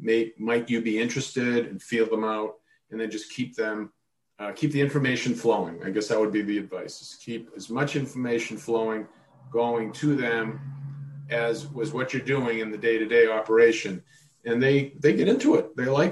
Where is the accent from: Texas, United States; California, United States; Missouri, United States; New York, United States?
Texas, United States; Dallas; born there; I was born in Dallas, so it'll be a homecoming. I'll be at home.